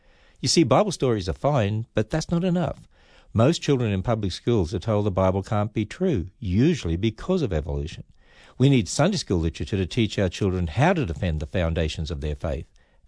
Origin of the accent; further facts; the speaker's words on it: Australia; since I'm Australian, let me make a very blunt, dogmatic Australian statement.